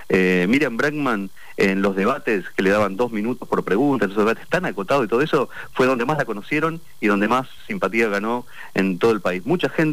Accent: Centenario, Neuquén, Argentina; nací en Centenario, mi vieja nos crió a tres hermanos solos, nací en una casa que tuve piso de cemento cuando tuve 12 años.

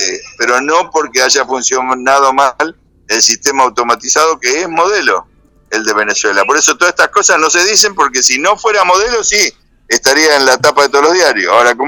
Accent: Argentina; Yo como argentino

